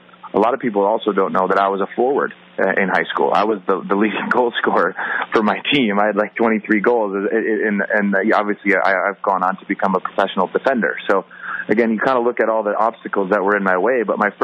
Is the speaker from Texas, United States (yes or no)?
no; Wisconsin, United States; But again, growing up in Wisconsin, Midwestern town, you know, I was just an athlete